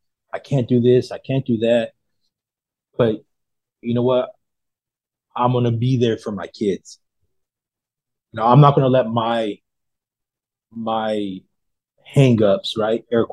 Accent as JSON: {"language": "English", "town": "Modesto", "region": "California", "country": "United States", "said": "Dude, I'm from Modesto, so like by like Stockton."}